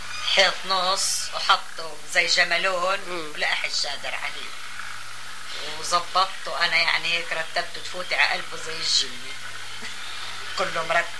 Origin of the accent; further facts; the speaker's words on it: Palestine; moved away; انا لما اجيت هون على المخيم وحتى لما طلعت من فلسطين